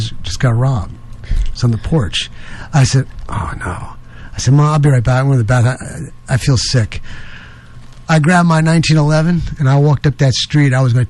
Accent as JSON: {"language": "English", "region": "New York", "country": "United States", "said": "Remember, I'm from New York, so they get interesting up in New York."}